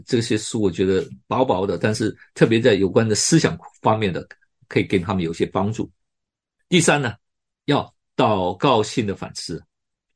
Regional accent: Taiwan; 我们在台湾长大了

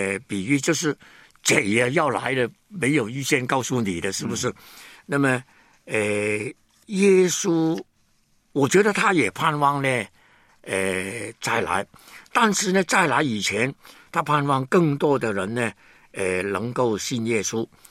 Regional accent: Hong Kong; Chinese is a second language; 因为他们晓得呢我是香港人哦

